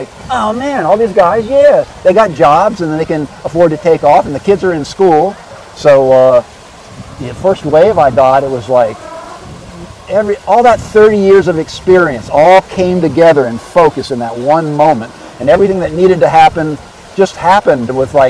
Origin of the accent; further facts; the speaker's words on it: Virginia, United States; I'm from Virginia.